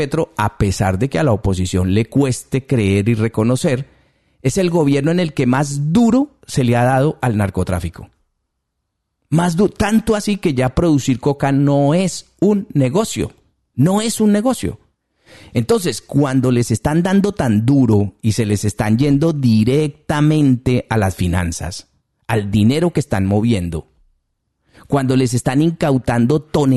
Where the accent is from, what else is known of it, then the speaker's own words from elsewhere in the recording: Colombia; si de verdad uno como colombiano dijera